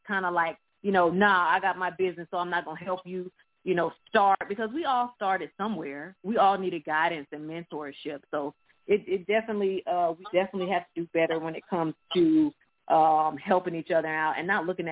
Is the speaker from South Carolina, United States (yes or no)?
yes; South Carolina, United States; Yes, honey. I'm from South Carolina, so yes, get me back to the East Coast.